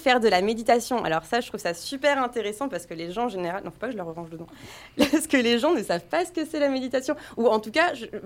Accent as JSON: {"language": "French", "region": "Auvergne-Rhône-Alpes", "country": "France", "tie": "born or raised there", "moved": "yes", "said": "quand je suis partie de l'Auvergne, j'étais en mode bon, vas-y, ça m'a saoulé."}